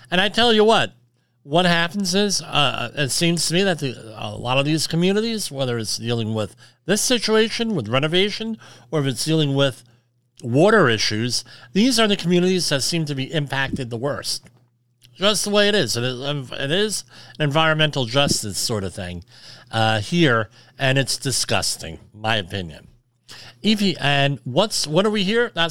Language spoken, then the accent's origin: English; Woodbridge, New Jersey, United States; In my hometown of Woodbridge, they did that.